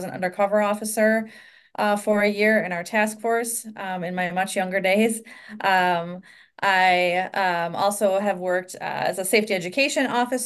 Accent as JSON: {"language": "English", "town": "DeForest", "region": "Wisconsin", "country": "United States", "tie": "born or raised there", "said": "So I grew up in DeForest, just outside of Madison."}